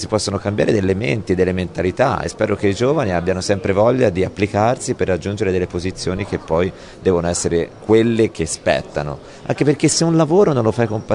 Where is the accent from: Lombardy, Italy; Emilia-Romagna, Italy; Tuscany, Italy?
Tuscany, Italy; Livorno; Ma sballavo perché io sono livornese